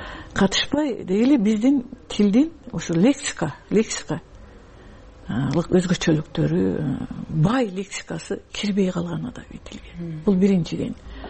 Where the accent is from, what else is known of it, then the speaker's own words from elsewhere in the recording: Kara-Bulak, Batken Region, Kyrgyzstan; Мен туулуп өскөн айылым Баткен районунун Кара Булак айылы, туу таянган айлык атактуу даңазалуу Айгүл тоонунун түбүндөгү айыл.